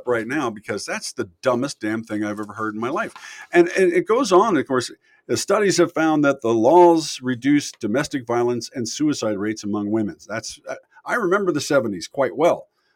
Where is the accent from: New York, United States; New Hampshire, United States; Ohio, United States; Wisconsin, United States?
Ohio, United States; Cincinnati; I mean, I grew up in Cincinnati area and been in a lot of inner city stuff.